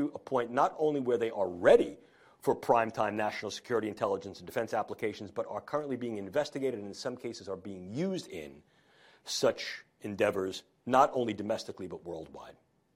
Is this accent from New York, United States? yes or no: yes; New York, United States; accent: New York; as you could tell from my New York accent